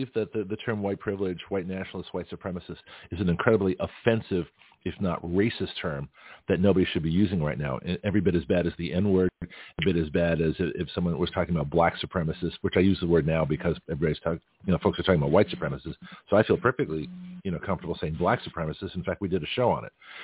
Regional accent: Canada; now in United States; Now, I came here as a Canadian, you know, and I still identify as, you know, partly Canadian, but I don't have allegiance to Canada.

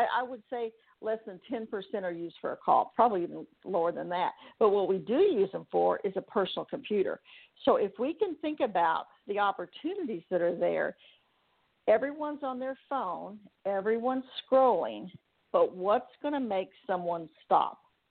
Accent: Texas, United States; also born or lived in California; I went to school there, too, actually, in Huntington Beach. Now I live in Texas, of course, my home state

